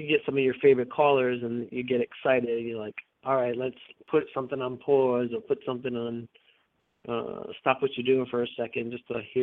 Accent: Rhode Island, United States; But he didn't know that I was from Rhode Island, from New England, but I believe so. But he knew that I lived in Georgia

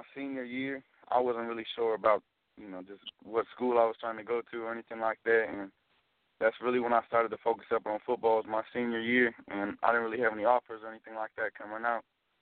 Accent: California, United States; All right, so I'm from Marin County, and that is just north of San Francisco.

